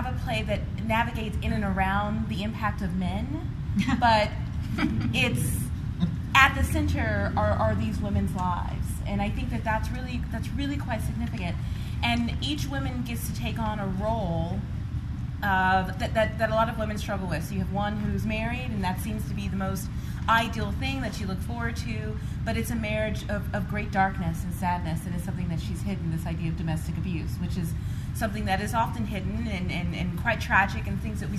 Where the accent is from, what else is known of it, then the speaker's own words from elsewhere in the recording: Texas, United States; and I am from Texas, I'm from the South